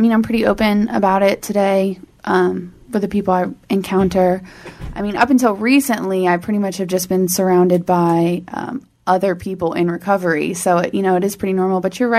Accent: Bel Air, Maryland, United States; I guess I'll start with where I'm from. I grew up in Bel Air, Maryland. I have two parents, a mom and a dad.

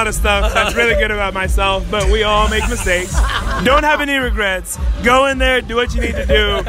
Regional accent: Orange County, California, United States; I am from Orange County.

